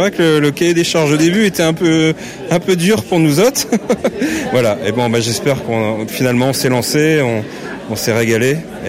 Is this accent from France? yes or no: yes; Dunkirk, Hauts-de-France, France; Ah bah moi, je suis dunkerquois pure souche. Hein. Je suis né à Malo-les-Bains, j'ai fait Guy Minot, Jean Barre